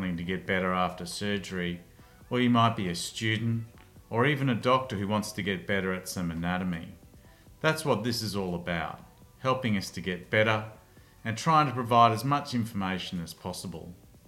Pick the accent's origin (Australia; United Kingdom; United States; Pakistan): Australia; Brisbane, Queensland; I'm from Brisbane in Australia.